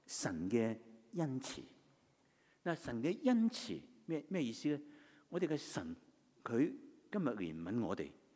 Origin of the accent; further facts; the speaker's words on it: China; 呢啲系我哋中国人嘅一啲俗语嚟嘅